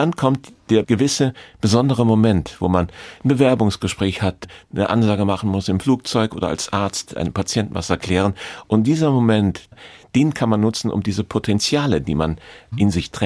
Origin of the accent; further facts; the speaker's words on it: Trier, Rhineland-Palatinate, Germany; ich komme aus Trier und da gibt es einen Palastgarten, einen Park. In Trier heißt der Palastgarten.